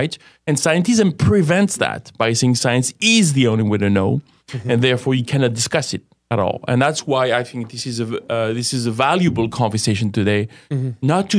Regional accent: France; I don't know. I come from France.

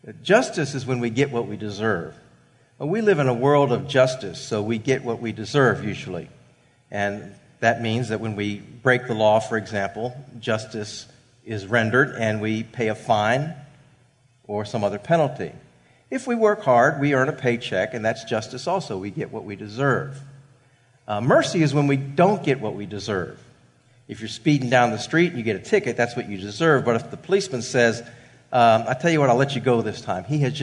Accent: Maryland, United States; one thing I like about visiting Baltimore, not only is it in my home state where I grew up, and I get to visit friends and some other familiar places while I'm here

